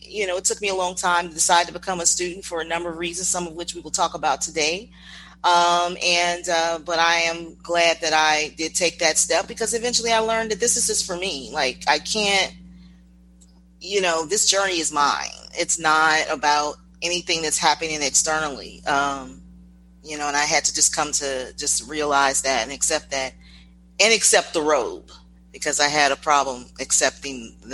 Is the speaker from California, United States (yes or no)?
no; Chicago, Illinois, United States; And I'm originally from Chicago.